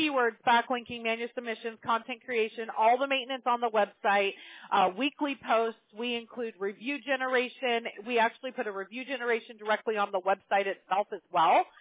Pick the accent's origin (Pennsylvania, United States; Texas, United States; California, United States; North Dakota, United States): California, United States; Apple Valley; also born or lived in Corona; I grew up in Apple Valley. I used to own a house in Corona